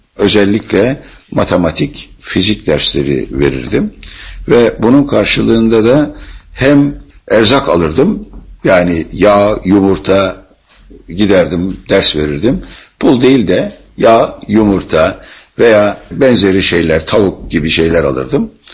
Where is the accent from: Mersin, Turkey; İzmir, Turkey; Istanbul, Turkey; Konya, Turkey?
İzmir, Turkey; Kuşadası; born there; ben Türkiye'nin İzmir'e yakın batısında, garbında yani Kuşadası kasabasında 1940 yılında doğdum ve 7 yaşına kadar orada kaldım.